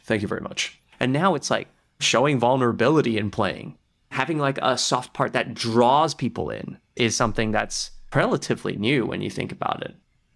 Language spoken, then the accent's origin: English; Brisbane, Queensland, Australia; also born or lived in Taiwan; I was born in Taiwan. My parents and I moved to Australia, to Brisbane. As a first-gen immigrant